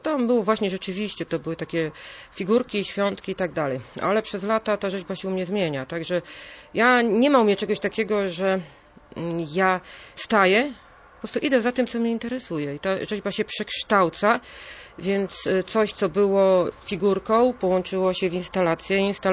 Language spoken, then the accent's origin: Polish; Warmian-Masurian Voivodeship, Poland; Wychowałam się w takiej małej wiosce na Warmii, wśród takich lasów i pól i myślę, że to mnie ukształtowało.